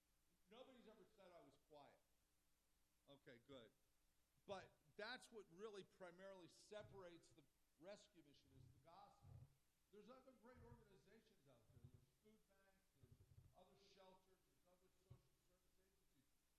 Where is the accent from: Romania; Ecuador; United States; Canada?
United States; Pittsburgh, Pennsylvania; also born or lived in New York; because I grew up in Pittsburgh, Pennsylvania, then upstate New York.